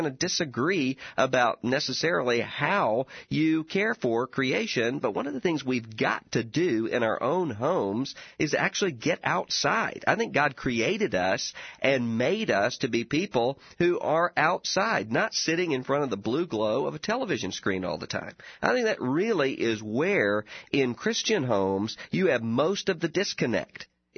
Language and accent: English; Mississippi, United States; I come from South Mississippi, and I think it's kind of one of the last epithets